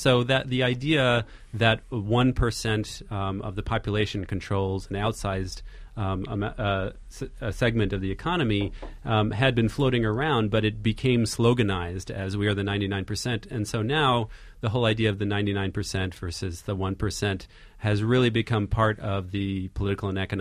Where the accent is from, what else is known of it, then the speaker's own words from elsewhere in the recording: New Jersey, United States; I'm from New Jersey, and so I'm used to the jeers about Christie and his weight and so forth.